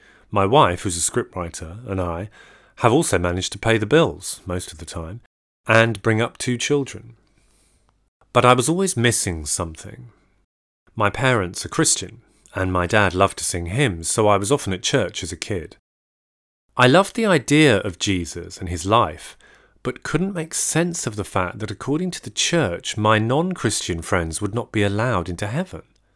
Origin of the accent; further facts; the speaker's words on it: London, United Kingdom; My parents are both from Chennai and moved to England in the early 60s. I was born in 1968 in South London and grew up in a very humble, unartsy family setting.